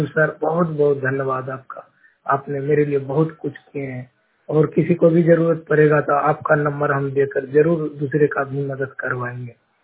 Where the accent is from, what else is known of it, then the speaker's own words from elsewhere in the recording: Bhagalpur, Bihar, India; now in Tiruppur, India; भागलपुर जिला बिहार का रहने वाला हूँ और मैं अभी तिरुपुर के सिक्को एरिया में रहता हूँ